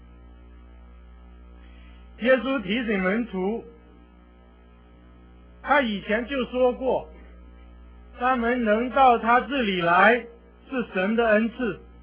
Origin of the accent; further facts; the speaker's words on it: China; 其实弟兄姐妹，我们中国人有一句话叫做知微知微，自酌，是不是？